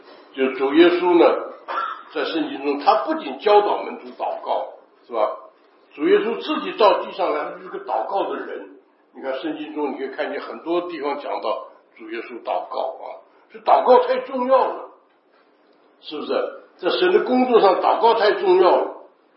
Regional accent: China; 像我们中国人讲这样抛砖引玉啊。

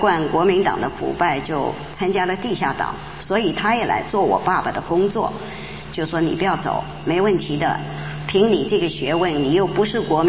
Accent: China; 我从小在大陆，我出生在一个基督徒的家庭里，

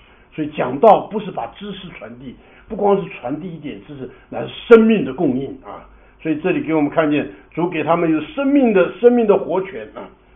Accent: China; 这个我们中国人讲这个山有多高啊，水就有多高啊

